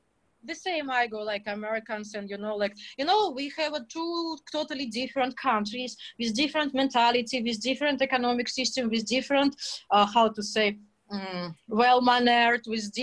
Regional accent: Russia; accent: Russian; English is a second language; It's like my Russian accent.

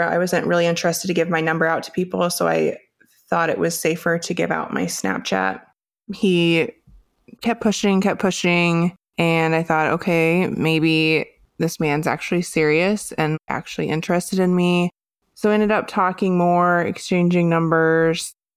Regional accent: Des Moines, Iowa, United States; I am from the Des Moines, Iowa area

